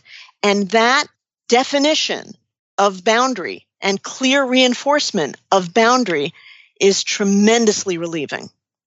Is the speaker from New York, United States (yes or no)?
yes; New York City, New York, United States; And maybe part of that's because I'm from New York City